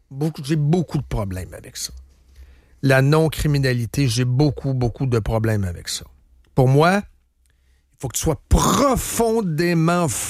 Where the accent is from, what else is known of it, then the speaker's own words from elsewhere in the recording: Quebec, Canada; et nous autres, on est Québécois, on est ici